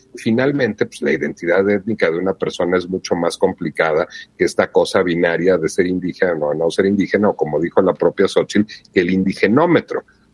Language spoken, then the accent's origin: Spanish; Mexico City, Mexico; sí, sí, soy chilango, es un gentilicio. Era derogatorio, ya no lo es. ¿Por qué? Porque los habitantes de la Ciudad de México lo asumimos.